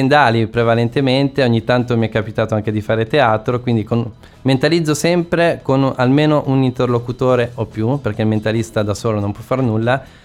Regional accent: Lombardy, Italy; born there; Io nasco in provincia di Milano. Però le mie origini genetiche sono siciliane.

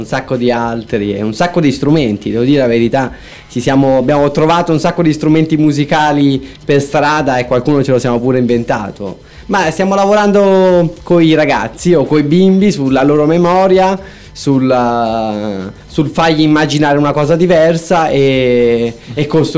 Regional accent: Lombardy, Italy; born there; now in Rome, Italy; io vivo a Roma da 11 anni ormai, anche se sono anch'io nato in provincia di Milano.

